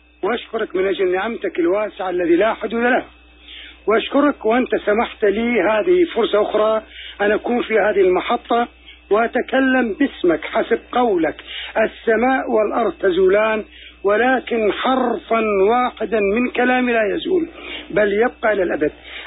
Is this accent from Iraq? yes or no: yes; Iraq; وخاصة الدول العربية، أمتنا العربية وبالأخص بلدي العراق العزيز في هذه الأيام الحرجة